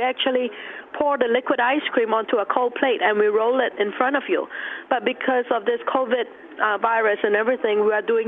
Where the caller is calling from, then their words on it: Middletown, Connecticut, United States; I'm calling from Middletown, Connecticut, and Middletown is a food destination here in Connecticut.